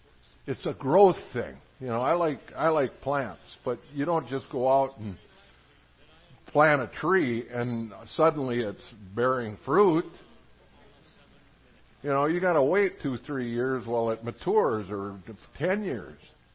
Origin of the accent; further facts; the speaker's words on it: Midwest, United States; now in Arizona, United States; I'm a Midwesterner. My wife and I moved down here about 5-6 years ago.